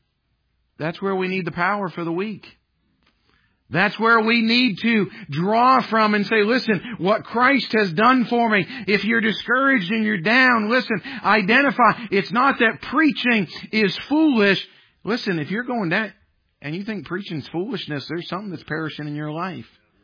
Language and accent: English; New England, United States; Now, listen, I'm with you. I'm from New England.